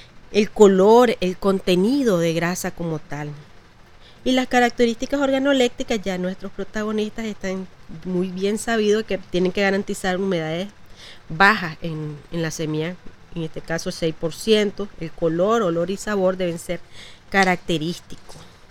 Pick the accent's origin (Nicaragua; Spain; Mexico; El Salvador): Nicaragua; nosotros como nicaragüenses